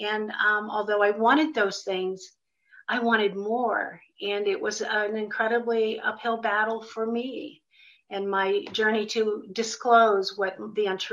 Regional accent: United States; But my story started out as a normal little girl growing up in the United States. I'm one of five children

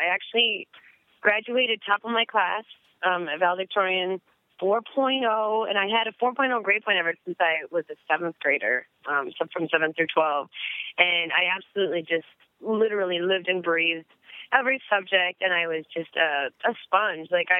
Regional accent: North Dakota, United States; you know, we're talking in very rural Midwest. I grew up in North Dakota.

